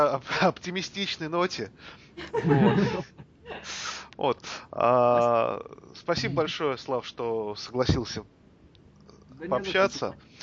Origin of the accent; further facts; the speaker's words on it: Moscow, Russia; мы, богатые москвичи, можем ездить по Буэнос-Айресу, живя в трех кварталах от Каннинга